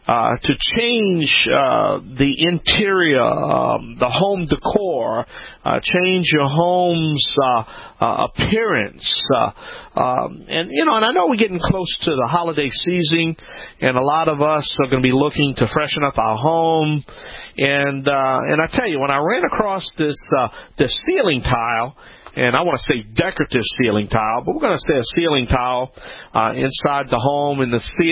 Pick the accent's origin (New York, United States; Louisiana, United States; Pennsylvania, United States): Louisiana, United States; New Orleans; About 3 weeks ago, I was the Argyle market show was down in my hometown, the Big Easy New Orleans, and we were covering the show